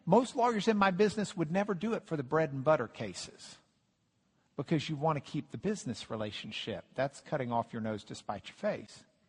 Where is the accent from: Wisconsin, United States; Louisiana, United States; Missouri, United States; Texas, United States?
Texas, United States; Lubbock; I said, I grew up in Lubbock, Texas, and my parents taught me a couple of rules.